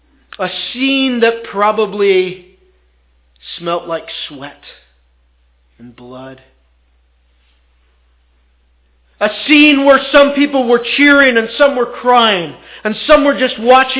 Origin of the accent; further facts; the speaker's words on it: Calgary, Alberta, Canada; born there; You know, because I was born in Calgary and we had relatives that lived there, we went there often